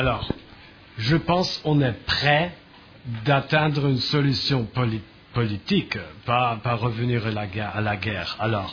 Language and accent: French; Germany; French is a second language; Je viens de l'Allemagne.